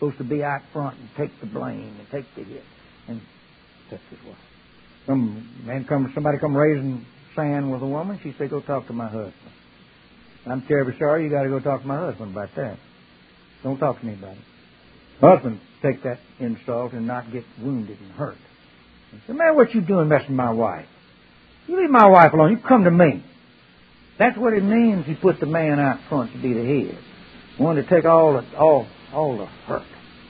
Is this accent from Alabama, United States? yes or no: yes; Alabama, United States; I was raised in Alabama, and we didn't celebrate Abraham Lincoln's birthday.